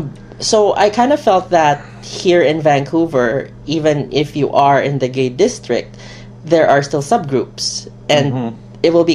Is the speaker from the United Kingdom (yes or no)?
no; Philippines; now in Canada; I'm Filipino, grew up in the Philippines, mixed heritage. Japanese, Chinese, Spanish, American, and Filipino.